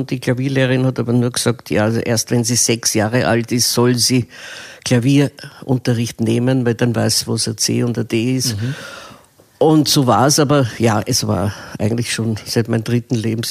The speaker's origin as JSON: {"language": "German", "region": "Vienna", "country": "Austria", "tie": "born or raised there", "said": "Ich bin in Wien geboren und bin auch in Wien aufgewachsen, bin allerdings ein Mischmasch, weil meine Mutter war Deutsche, mein Vater war zwar Wiener, aber eigentlich von tschechischer Herkunft"}